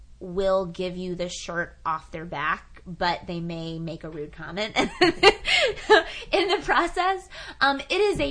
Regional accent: the South, United States; of course, being a Southerner and snow was an exciting event.

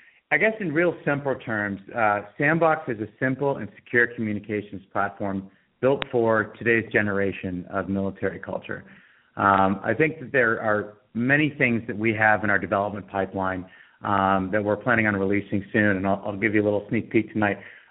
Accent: Sun Valley, Idaho, United States; So, I grew up in Sun Valley, Idaho. I'm kind of a ski bum by trade

